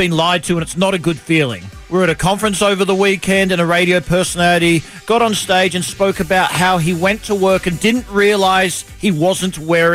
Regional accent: Australia; I'm from Australia. Don't wear shoes growing up.

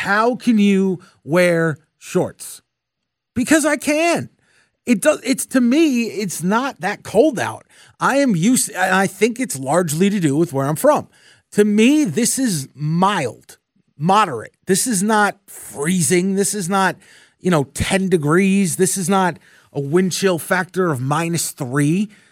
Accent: New York City, New York, United States; now in Atlanta, United States; I am from New York. Not New York State, New York City, but that's where I grew up.

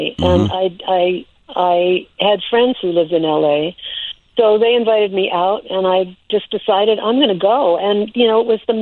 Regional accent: Crystal Lake, Illinois, United States; also born or lived in Chicago, United States / Richmond, United States; I was born in Chicago. And then my family moved to Richmond, which is up in northern Illinois.

